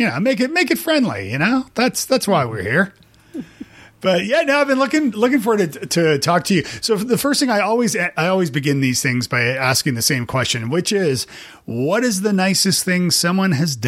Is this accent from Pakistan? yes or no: no; Canada; I'm like, hey, I'm from Canada.